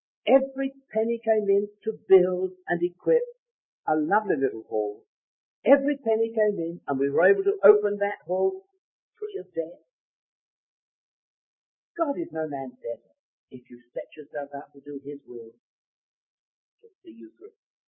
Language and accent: English; London, United Kingdom; now in Scotland, United Kingdom; when I was a young man brought up in Wilton here in London. I've been in Scotland for 33 years almost, but I was born in Dulles Hill, in way down there in Wilton, northwest London.